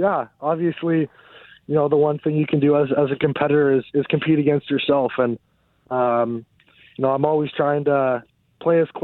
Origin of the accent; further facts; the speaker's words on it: Canada; I feel like just as a Canadian, watching the World Juniors on Boxing Day